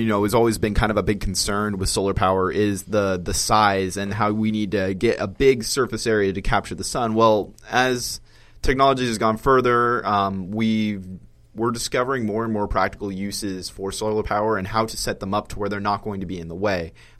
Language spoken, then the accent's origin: English; Fresno, California, United States; And, like, I come from Fresno. So in Fresno, it gets really hot.